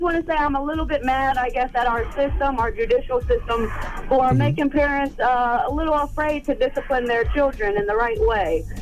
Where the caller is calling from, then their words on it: Columbus, Ohio, United States; I'm from Columbus, Ohio.